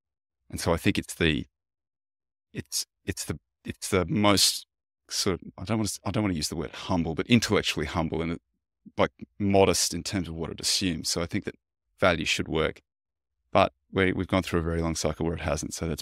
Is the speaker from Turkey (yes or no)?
no; Australia; now in United States; as an Australian American, but Australian originally, born and raised, there's a lot more of it in Australia.